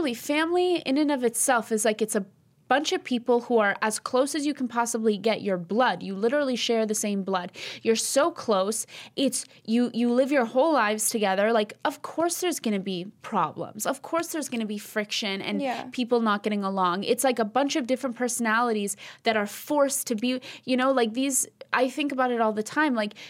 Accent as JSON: {"language": "English", "region": "East Coast", "country": "United States", "said": "we're Albanian, we're from the East Coast, like we're a little hot-headed sometimes."}